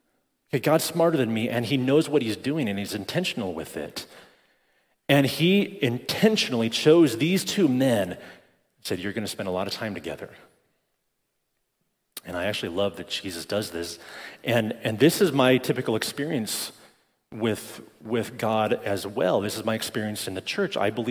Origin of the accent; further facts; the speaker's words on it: Broomfield, Colorado, United States; I grew up in Broomfield. We weren't country club members, but we did live a half block from the country club.